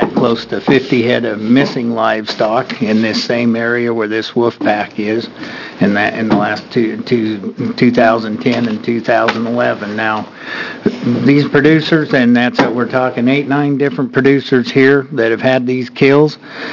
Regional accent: Oregon, United States; I'm a rancher and Oregon Cattlemen's Wolf Committee chairman. I'm from Wallowa County.

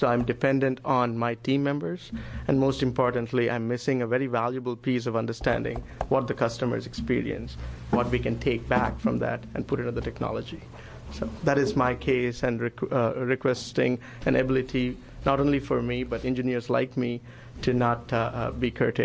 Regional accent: India; also born or lived in Germany; now in United States; I got transferred from Mercedes in Stuttgart, and I came in from Germany to the States. And I'm a legal citizen of India, and I'm here on an H-1B visa, a worker visa.

